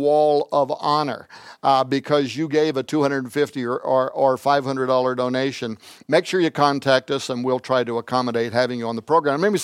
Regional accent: United States; Look, I'm an American. I don't even want to talk about politics, right? I'm an American. I'm a patriot.

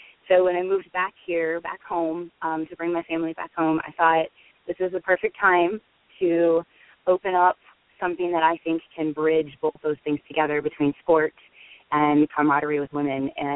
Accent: Ankeny, Iowa, United States; I grew up here in Ankeny, Iowa, and grew up in the gymnastic club

